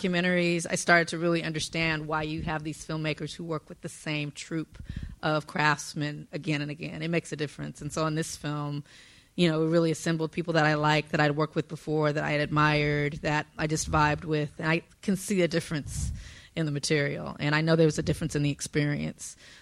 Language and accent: English; Compton, California, United States; So during the 90s, I'm from Compton, South Central. All of you all were hearing about Boys in the Hood and riots and all these things.